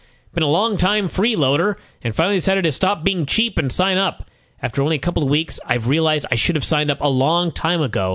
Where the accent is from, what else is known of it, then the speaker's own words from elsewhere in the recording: Chile; I am from Chile, like my username implies